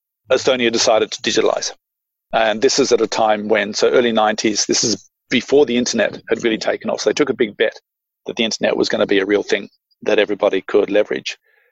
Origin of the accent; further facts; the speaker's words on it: Tennant Creek, Northern Territory, Australia; So I come from Tennant Creek in the middle of the Northern Territory.